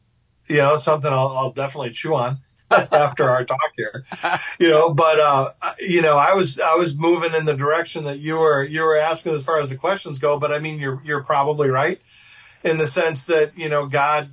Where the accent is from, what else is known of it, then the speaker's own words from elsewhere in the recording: Alabama, United States; that's what it was like where I was growing up in Alabama.